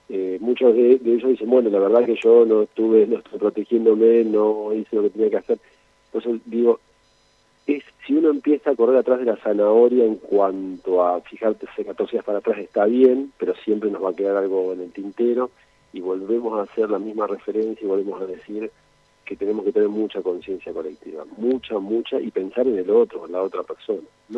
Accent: Santa Fe, Argentina; now in Rosario, Argentina; soy oriundo de Santa Fe, aunque hace casi 30 años vivo en Rosario

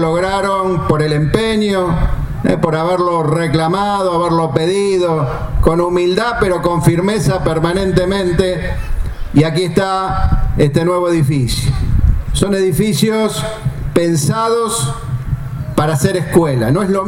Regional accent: Santa Fe, Argentina; hacia el norte de nuestra provincia, ahí a poquitos kilómetros del Chaco. Pero acá me siento tan santafesino como si estuviera en la propia capital de la provincia

